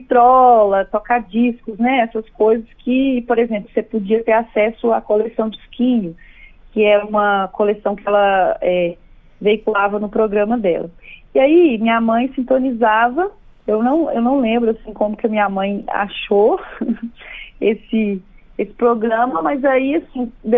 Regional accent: Minas Gerais, Brazil; Eu sou de uma cidade interior de Minas, e essa cidade pequena, eu ainda morava numa região rural dessa cidade pequena.

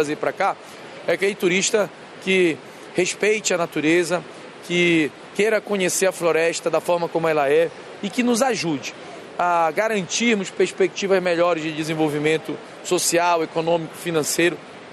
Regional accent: Belém, Pará, Brazil; Eu, particularmente, como paraense, eu nasci aqui nessa cidade

